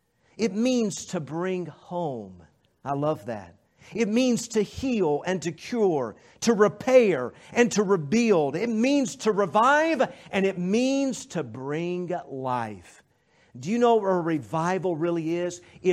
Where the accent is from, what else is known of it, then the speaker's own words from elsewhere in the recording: Knoxville, Tennessee, United States; I grew up in a home where we didn't have animals inside the house. I grew up in Knoxville, Tennessee.